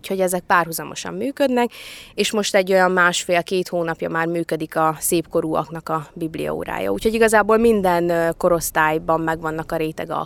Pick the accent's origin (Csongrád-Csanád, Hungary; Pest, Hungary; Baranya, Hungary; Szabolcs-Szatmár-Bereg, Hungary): Szabolcs-Szatmár-Bereg, Hungary; Én szabolcsi gyerek vagyok, tehát Borsodba jönni nekem érdekes volt.